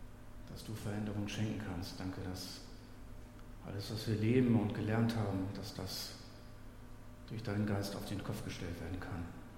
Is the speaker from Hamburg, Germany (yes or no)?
yes; Hamburg, Germany; Großstadtkind, Kind von nichtgläubigen Eltern, aufgewachsen in Hamburg, im Stadtteil Bergedorf-West, einem 1969 entstandenen Bauprojekt mit tausenden Wohnungen.